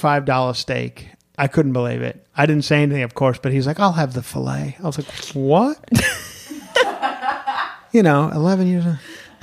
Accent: Long Island, New York, United States; I'm currently in Long Island. Yeah, my hometown of Long Island.

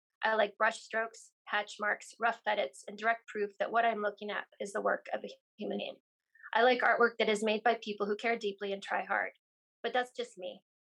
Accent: South Dakota, United States; Yeah, definitely. I grew up in a house where my mom was a librarian.

